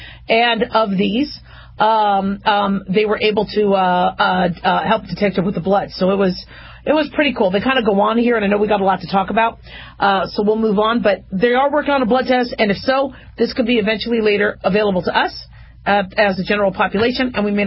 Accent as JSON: {"language": "English", "region": "Arizona", "country": "United States", "tie": "born or raised there", "said": "when I was growing up in Arizona, we learned to go into your ear"}